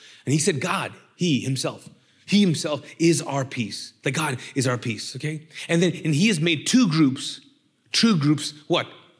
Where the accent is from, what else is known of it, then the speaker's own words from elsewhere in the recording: Kuwait; I grew up in the Middle East and I grew up in not like poor Middle East. I grew up in Kuwait, which is one of the most richest countries in the world.